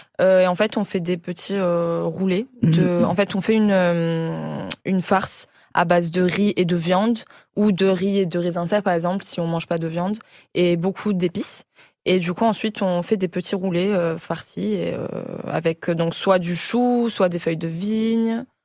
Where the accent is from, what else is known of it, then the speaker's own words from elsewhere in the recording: France; born there; Et moi, vu que je suis née en France